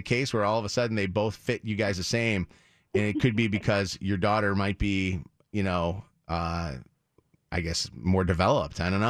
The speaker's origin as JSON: {"language": "English", "town": "Orland Park", "region": "Illinois", "country": "United States", "tie": "born or raised there", "said": "from my hometown of Orland Park, right. Illinois, Chicago suburb."}